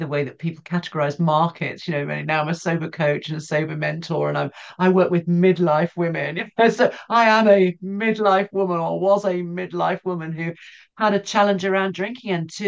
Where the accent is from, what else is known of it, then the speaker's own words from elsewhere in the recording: Scotland, United Kingdom; So despite the accent, I'm Scottish. And a lot of Scottish families have three generations in the house.